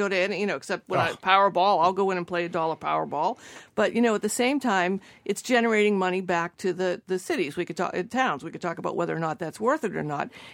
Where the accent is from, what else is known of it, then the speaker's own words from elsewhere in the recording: Revere, Massachusetts, United States; I grew up in Revere.